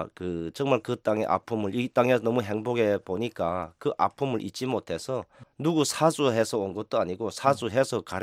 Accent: North Korea; 평양에 있는 주민들한테도 내 고향에 있는 형제들한테도

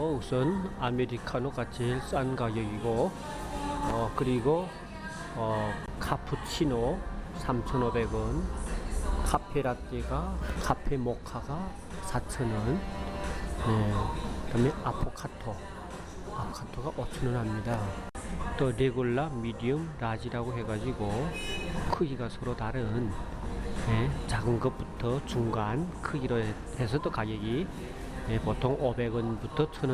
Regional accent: North Korea; now in South Korea; 북한에서 온 지 얼마 안 되고

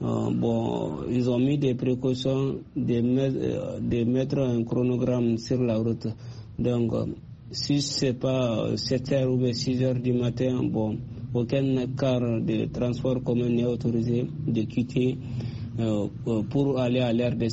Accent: Mali; Bon, chez nous, au Mali, les taux sont très élevés

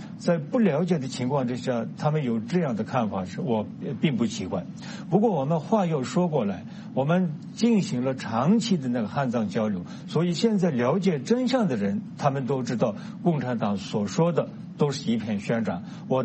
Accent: Tibet, China; 我是西藏的时候，他说我们都是自己人，那我说明我们不是自己人，我是藏人，你是汉人。

